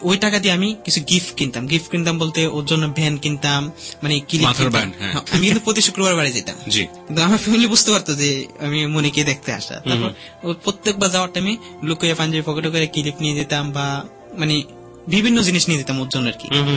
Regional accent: Comilla, Chittagong Division, Bangladesh; আমাদের বাড়ি কুমিল্লা

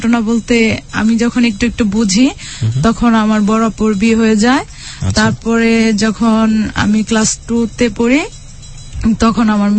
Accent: Narayanganj, Dhaka Division, Bangladesh; now in Gazipur, Bangladesh; আর আমার home district হলো নারায়ণগঞ্জ।

